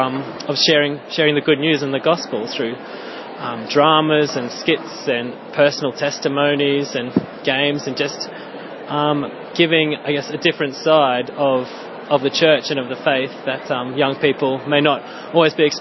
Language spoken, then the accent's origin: English; Brisbane, Queensland, Australia; now in Ireland; I'm from Brisbane in Australia, and I'm serving with Net Ministries here in Ireland for the next 6 months